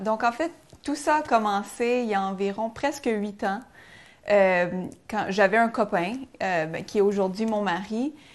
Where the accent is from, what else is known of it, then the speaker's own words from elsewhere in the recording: Quebec, Canada; en tant que Québécois, on connaît pas vraiment c'est quoi la Bible